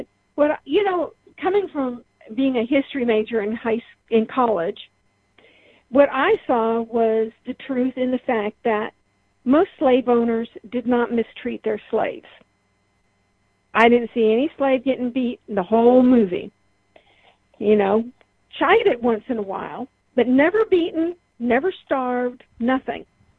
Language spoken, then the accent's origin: English; Midwest, United States; even though I was from the Midwest, in the Midwest, we don't like being called Yankees.